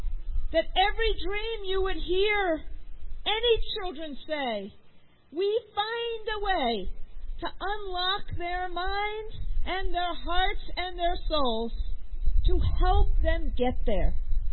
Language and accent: English; New York, United States; Sorry, I am a New Yorker.